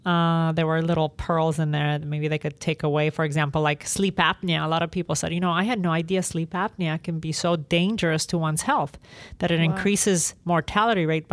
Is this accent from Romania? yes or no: yes; Sibiu, Sibiu County, Romania; English is a second language; Yeah, I grew up in Romania. I was born in a city called Sibiu, which is in the Transylvania part of Romania.